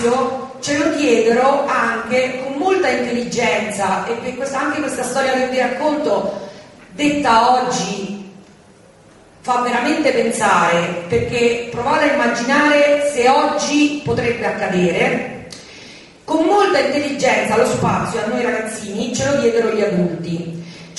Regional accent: Rome, Lazio, Italy; io che sono di Roma

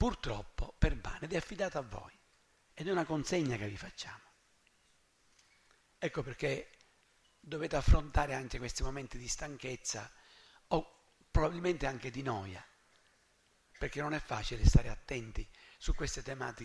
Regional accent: Palermo, Sicily, Italy; sono un siciliano, un palermitano, ma non abbia paura perché vengo dalla Sicilia.

